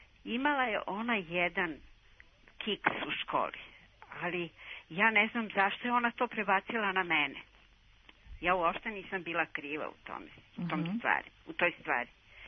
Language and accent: Serbian; Belgrade, Serbia; a ja sam odrasla u Beogradu i rođena sam Beograđanka.